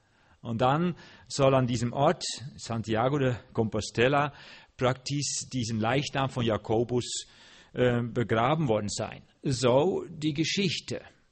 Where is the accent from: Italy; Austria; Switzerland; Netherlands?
Netherlands; German is a second language; now in Germany; Ich bin Holländer, aber ich wohne mit meiner Frau in Deutschland, in Hessen.